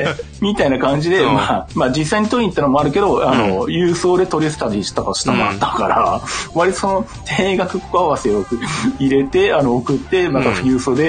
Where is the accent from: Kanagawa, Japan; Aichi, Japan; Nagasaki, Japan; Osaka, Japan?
Aichi, Japan; Nagoya; 名古屋で生まれ住んでるから、